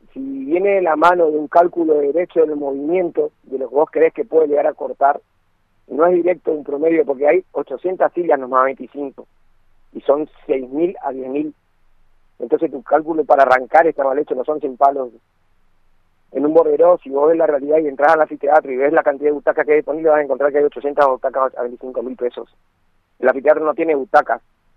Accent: Argentina; Como todo argentino, con todas las cosas.

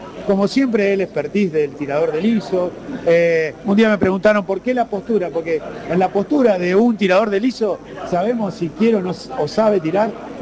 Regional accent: Santa Fe, Argentina; Somos todos santafesinos, todos nacimos acá

